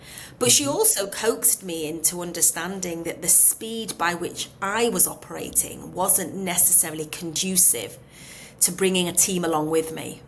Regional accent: Leeds, Yorkshire and the Humber, United Kingdom; I was a girl from Leeds, and at 21, you're told these are the keys to the branch

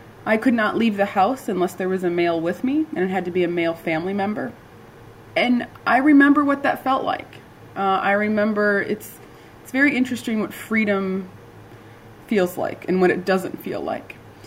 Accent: Iraq; And a lot of that shaped my experience growing up in Iraq.

